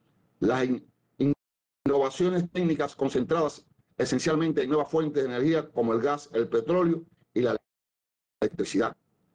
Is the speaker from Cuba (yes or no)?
yes; Cuba; Soy cubano y ante todo abogo un mundo multipolar solidario.